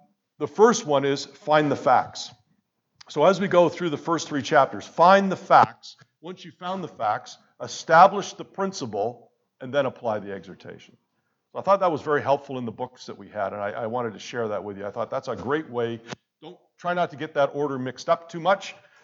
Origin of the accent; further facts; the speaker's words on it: Hamilton, Ontario, Canada; We're from Hamilton.